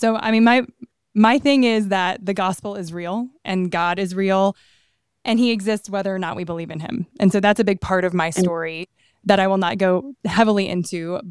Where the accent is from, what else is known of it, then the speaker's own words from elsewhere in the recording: Louisiana, United States; And we had all gone to Catholic school our whole lives because we're all from South Louisiana.